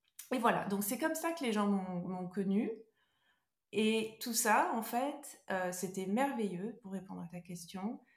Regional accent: Corsica, France; il y avait un côté qui me rappelait un peu là d'où je venais, de Corse

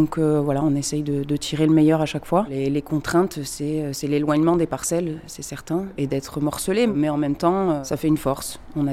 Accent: Auvergne-Rhône-Alpes, France; Alors non, moi je suis originaire de l'Ardèche.

